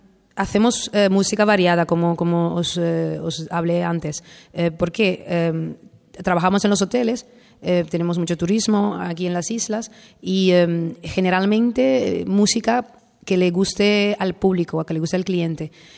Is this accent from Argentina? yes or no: no; Netherlands; soy holandesa, nacionalidad holandesa. Mis padres son una mezcla bonita. Mi padre es americano y mi madre es latina, pero yo soy la holandesa. Y nací en un barco hace mucho tiempo.